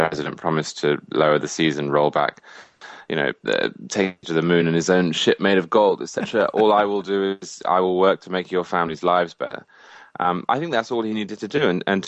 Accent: United Kingdom; now in United States; I didn't move here from Rwanda. I didn't move here from war-torn Eastern Europe. I moved here from Britain, which is a peaceful, democratic, free, less so than America, but free country.

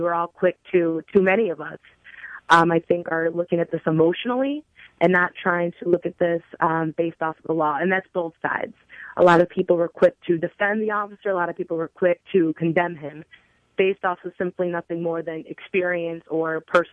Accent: Detroit, Michigan, United States; And, you know, I'm from Detroit. I understand the quickness to think the worst.

